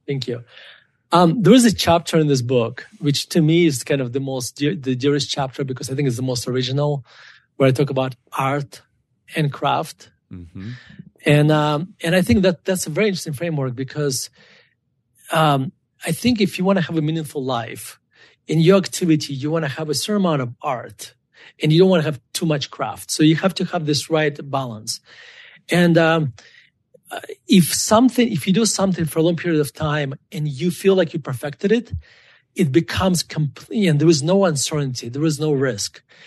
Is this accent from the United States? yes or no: no; Russia; born or raised there